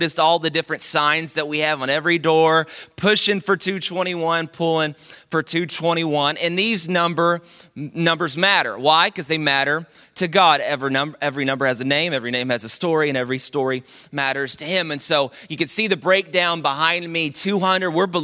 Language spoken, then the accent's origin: English; Dallas, Texas, United States; I'm from Dallas and really grew up all around the Dallas Metroplex area.